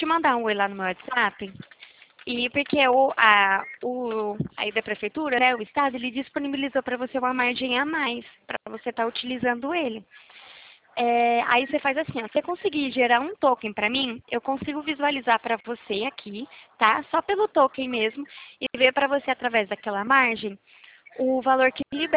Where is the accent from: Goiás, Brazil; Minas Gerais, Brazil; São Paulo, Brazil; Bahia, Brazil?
São Paulo, Brazil; Eu sou de São Paulo.